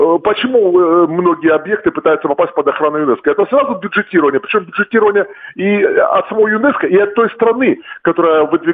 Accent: Rostov-on-Don, Rostov Oblast, Russia; все-таки я родом из Ростова-на-Дону, и вот свой родной город.

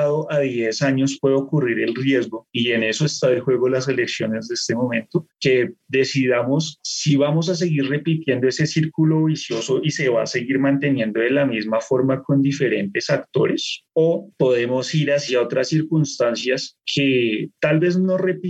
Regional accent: Colombia; Como historiador, pensaría que es difícil reconocerlo uno porque soy ciudadano colombiano

